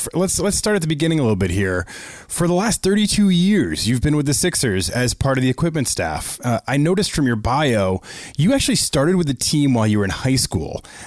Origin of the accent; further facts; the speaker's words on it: Boston, Massachusetts, United States; So I grew up in Boston. I remember going to Celtics.